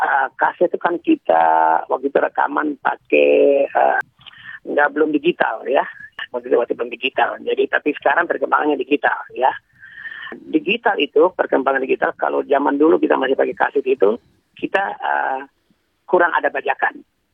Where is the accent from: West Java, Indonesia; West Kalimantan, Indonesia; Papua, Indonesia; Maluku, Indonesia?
Maluku, Indonesia; Ambon; saya memang orang Ambon, orang Maluku yang punya disiplin